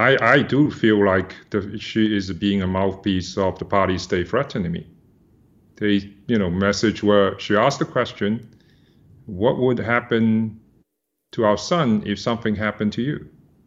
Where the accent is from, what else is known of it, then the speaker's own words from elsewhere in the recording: Hong Kong; I grew up in Hong Kong. Hong Kong is very, very important and hold dear to me. I have friends, relatives from Hong Kong.